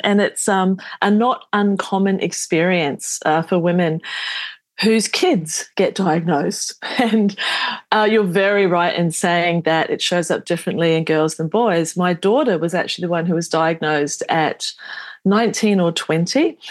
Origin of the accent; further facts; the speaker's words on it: New Zealand; now in Australia; I grew up in New Zealand. I've lived in Australia for many years.